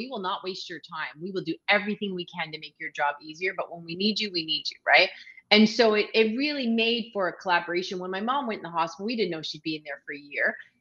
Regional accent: Canada; Well, I'm a Canadian

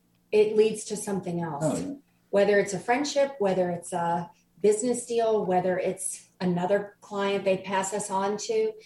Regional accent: New Orleans, Louisiana, United States; We're from Louisiana originally. We're from New Orleans.

